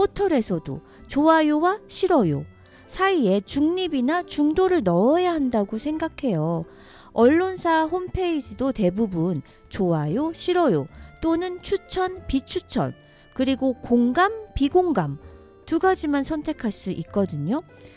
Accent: South Korea; 저는 요즘처럼 한국인으로서 자부심과의 긍지

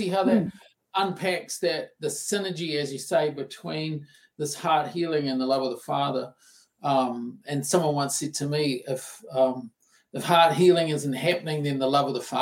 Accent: New Zealand; belong here or you know, in my country, is why can't I be like everybody else? Mm-hmm. You know, like I'm more American, you know, like I'm more out there, and in New Zealand, those sort of strong, silent types, and I never got the memo on there.

